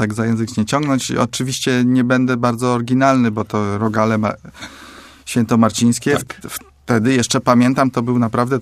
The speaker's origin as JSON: {"language": "Polish", "town": "Opole", "region": "Opole Voivodeship", "country": "Poland", "said": "bo ja z Opola, oczywiście, pamiętam to też do dziś, moją pierwszą jazdę do Poznania"}